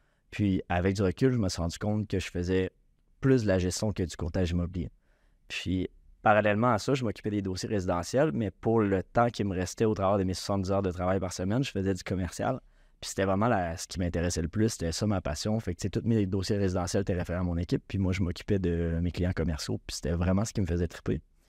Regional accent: Sept-Îles, Quebec, Canada; now in Saguenay, Canada; je suis originaire de Sept-Îles. Ouais, je suis originaire de Sept-Îles. Fait que j'ai grandi là, à Sept-Îles avec mes deux frères, ma mère et mon père. Fait que ma famille est encore tous là-bas d'ailleurs

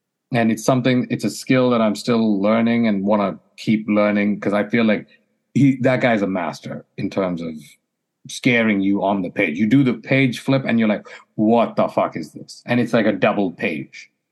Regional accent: India; maybe it's growing up in India or whatever.

